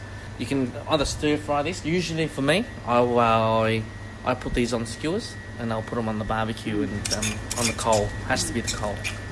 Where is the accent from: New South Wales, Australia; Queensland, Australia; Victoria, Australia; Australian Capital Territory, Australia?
Victoria, Australia; Melbourne; also born or lived in Malaysia / Tasmania; now in Northern Territory, Australia; I grew up in Melbourne, yeah. I was born in Malaysia, refugee camp. I was there for 4 months, just after the war there.